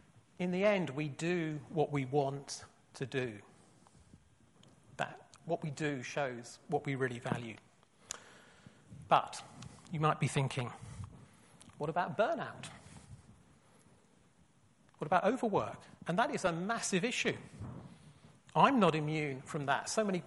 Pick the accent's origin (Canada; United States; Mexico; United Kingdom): United Kingdom; London; This is the church I grew up in London.